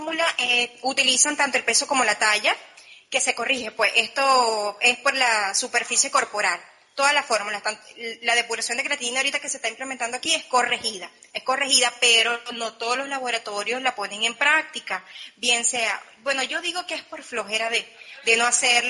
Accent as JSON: {"language": "Spanish", "town": "Cumaná", "region": "Sucre", "country": "Venezuela", "said": "yo soy de Cumaná y inmediatamente que yo me gradué comencé a trabajar en un laboratorio"}